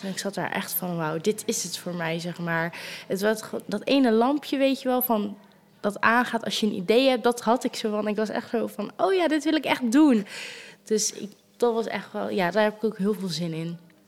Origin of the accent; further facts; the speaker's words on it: Vlissingen, Zeeland, Netherlands; Ik woon in Vlissingen al eigenlijk heel mijn leven. Ik ben 18 jaar en ik ben hier echt geboren in Vlissingen.